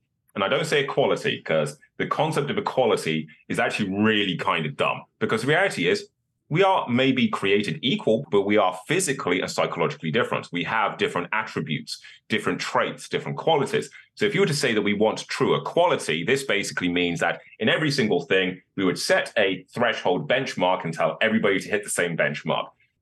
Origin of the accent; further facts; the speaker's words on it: Birmingham, West Midlands, United Kingdom; I was born in Birmingham. I grew up in a council estate in a really rough part of Birmingham.